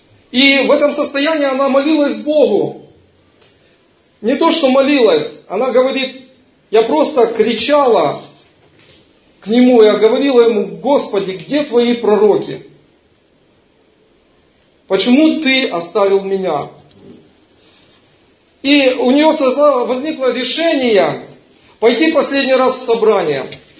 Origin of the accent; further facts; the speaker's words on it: Ukraine; Это было в нашем городе, там откуда я приехал, с Украины.